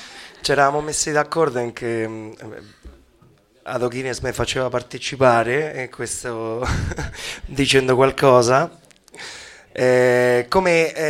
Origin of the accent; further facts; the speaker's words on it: Spain; Italian is a second language; io sono spagnolo, non sono né argentino, anche se nelle vostre vite un 70% di voi avete pensato che io sono argentino, non lo sono, sono spagnolo.